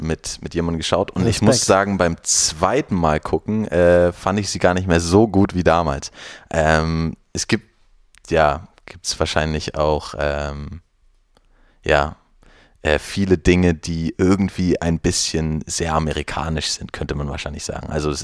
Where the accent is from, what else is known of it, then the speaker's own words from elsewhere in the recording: Mecklenburg-Vorpommern, Germany; Ich bin in einer kleinen Stadt aufgewachsen in Mecklenburg-Vorpommern